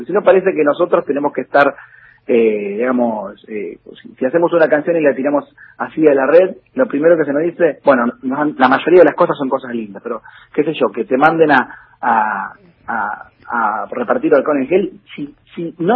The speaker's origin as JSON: {"language": "Spanish", "town": "Rosario", "region": "Santa Fe", "country": "Argentina", "said": "Yo soy rosarino, sí"}